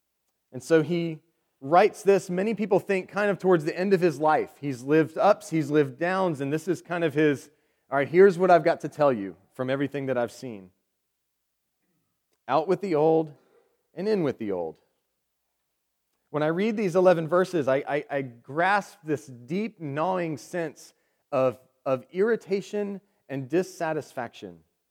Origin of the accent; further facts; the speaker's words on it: United States; That's hard for me as an American to imagine because I'm very good at complaining. It's in my blood.